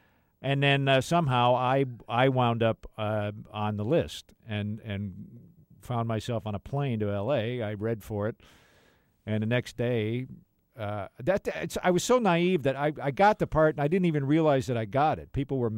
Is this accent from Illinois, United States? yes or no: yes; Rolling Meadows, Illinois, United States; I grew up in Rolling Meadows, Illinois. That's uh-huh. where I grew up.